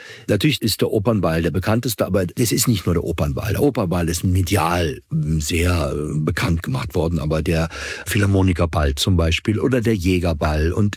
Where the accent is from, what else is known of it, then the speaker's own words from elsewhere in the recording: Berlin, Germany; moved away as an adult; now in Vienna, Austria; Ich bin gebürtiger Berliner. Für alle Berliner Spandauer, da gibt es einen gewissen Unterschied. Aber ich komme aus Berlin und bin nach der Matura, übrigens auch so ein nettes österreichisches Wort, sprich Abitur, nach Wien gegangen, um in Wien zu studieren. Das war 78.